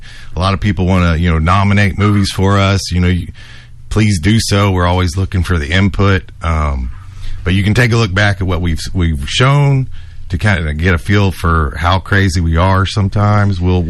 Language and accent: English; Austin, Texas, United States; I was a projectionist at a movie theater where I grew up in South Austin.